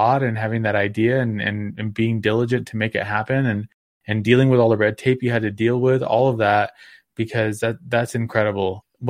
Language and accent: English; New Mexico, United States; Yeah, I grew up in New Mexico. I grew up watching KOAT News with my grandparents.